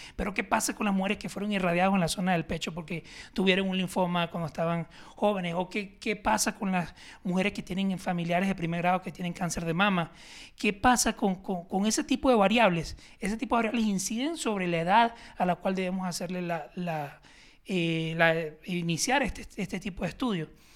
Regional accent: Venezuela; moved away; y yo somos de Venezuela, y pues yo llegué aquí hace aproximadamente como 4 años, y pues con una maleta, como todos los inmigrantes

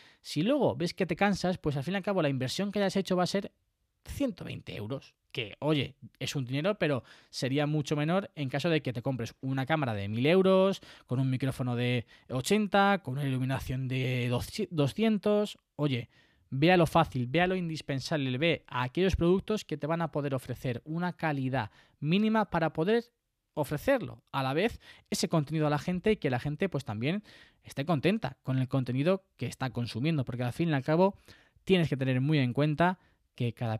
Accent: Puertollano, Castilla-La Mancha, Spain; no vivo en Andalucía. Vivo en Puerto Llano, que es Castilla-La Mancha. De aquí soy. De Puerto Llano, de Castilla-La Mancha.

